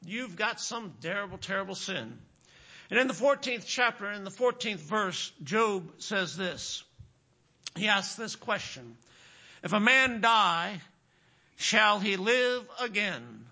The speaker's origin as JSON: {"language": "English", "region": "Connecticut", "country": "United States", "said": "I said, \"Well, I'm from Connecticut.\""}